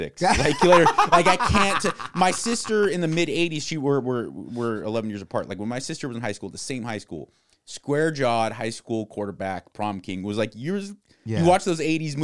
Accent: Berkeley, California, United States; You know, I grew up in Berkeley, so I'm a registered Democrat

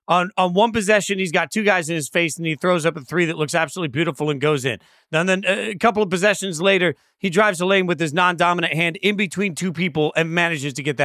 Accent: Las Vegas, Nevada, United States; We all know I'm from Vegas, but, like, I grew up watching Larry Johnson and Stacey Augmon and Greg Anthony and, like, a running Rebels team

